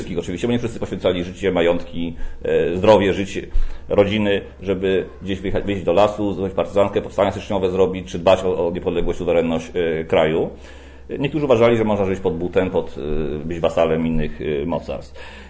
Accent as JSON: {"language": "Polish", "region": "Lesser Poland", "country": "Poland", "said": "jestem radnym wojewódzkim, jestem tutaj Małopolaninem"}